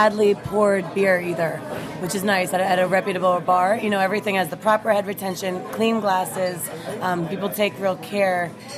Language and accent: English; New York, United States; And as a New Yorker, I'm like, what?